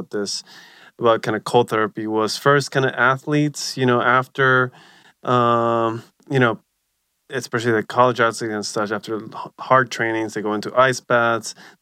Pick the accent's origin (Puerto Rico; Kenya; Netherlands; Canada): Puerto Rico; Sorry, man. I'm from Puerto Rico.